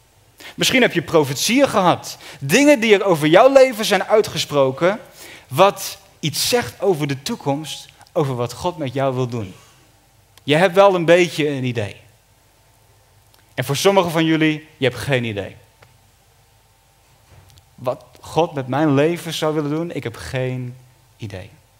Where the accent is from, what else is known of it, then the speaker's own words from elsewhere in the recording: Den Helder, North Holland, Netherlands; Ik woonde niet in Heerhugowaard, ik kwam uit Den Helder.